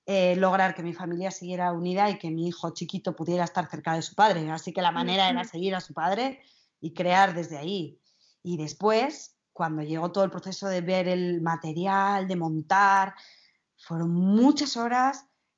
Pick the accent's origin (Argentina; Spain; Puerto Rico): Spain; Zaragoza, Aragon; now in Madrid, Spain; desde que vine a Madrid. Yo soy de Zaragoza, ya dejar a mi familia y a mis amigos para mí fue un súper roto